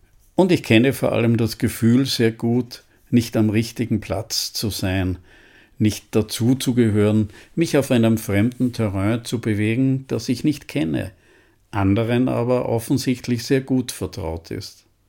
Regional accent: Innsbruck, Tyrol, Austria; Ich bin in Innsbruck in Tirol aufgewachsen

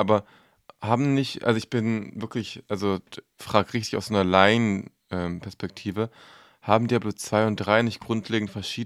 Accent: Hamburg, Germany; weil ich komme ja aus Bergedorf, bin da ja aufgewachsen.

